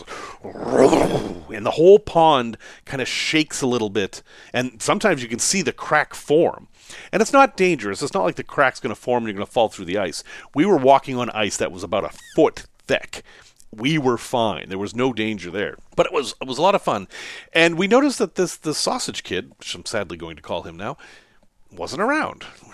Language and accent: English; Massachusetts, United States; And I grew up in Massachusetts, so it got cold in the winter